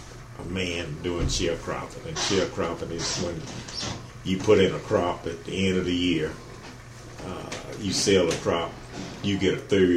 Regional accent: Columbia, Tennessee, United States; I was born in Columbia, Murray County, Tennessee. Columbia, Tennessee, in 1932.

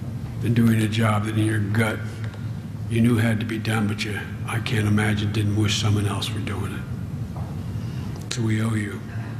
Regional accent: Ireland; They think I do it because I'm Irish.

